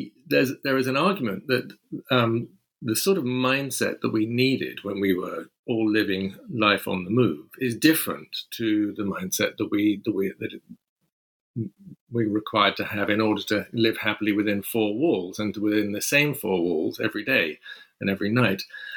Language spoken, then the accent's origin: English; London, United Kingdom; born there; I'm a Londoner. I was born in London.